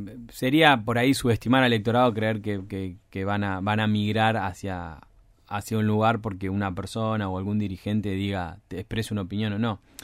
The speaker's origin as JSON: {"language": "Spanish", "region": "Tierra del Fuego", "country": "Argentina", "said": "la gente se da cuenta que somos fueguinos, que vivimos acá"}